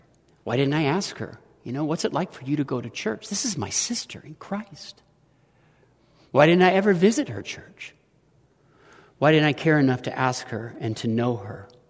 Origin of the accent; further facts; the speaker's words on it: Jefferson City, Missouri, United States; Jefferson City, Missouri, my hometown